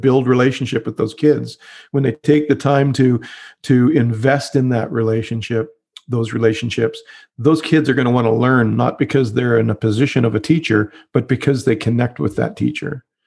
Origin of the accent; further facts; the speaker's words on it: Canada; I'm Canadian, so I say roof